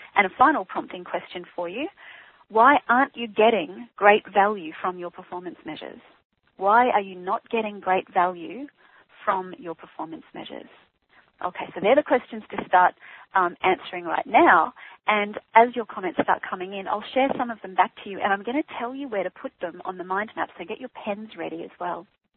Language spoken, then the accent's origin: English; Brisbane, Queensland, Australia; Neil in Brisbane. Hi, finally we have somebody in my hometown.